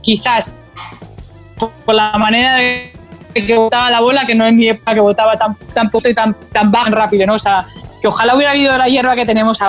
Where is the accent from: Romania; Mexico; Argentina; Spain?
Spain; Barcelona, Catalonia; soy en Barcelona, en mi público, con mi gente, en mi ciudad, en mi país